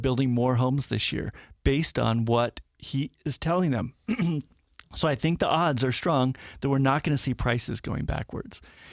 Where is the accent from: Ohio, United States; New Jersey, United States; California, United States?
California, United States; Burbank; I grew up in Burbank, California.